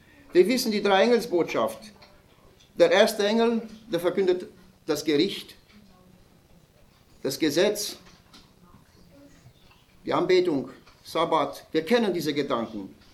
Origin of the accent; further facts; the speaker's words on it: Oberasbach, Bavaria, Germany; ich komme aus der Gemeinde Oberasbach.